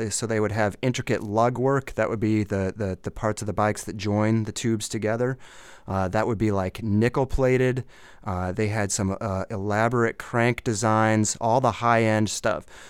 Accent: Peoria, Illinois, United States; I grew up near the Peoria area, and I didn't even really know there was a significant bicycle history.

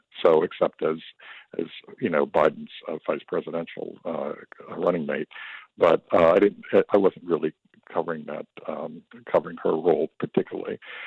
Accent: Tampa, Florida, United States; I didn't grow up in Washington or New York. I grew up in Tampa, Florida.

